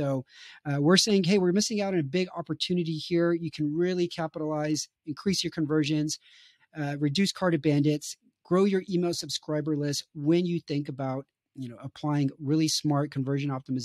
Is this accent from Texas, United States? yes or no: yes; Texas, United States; now in Romania; I'm a Texan living in Romania.